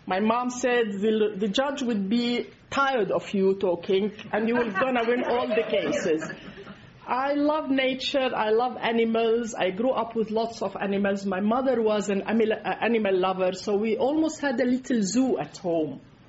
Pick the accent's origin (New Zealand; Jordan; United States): Jordan; became a refugee, and we went to Jordan, and I grew up in Jordan as a refugee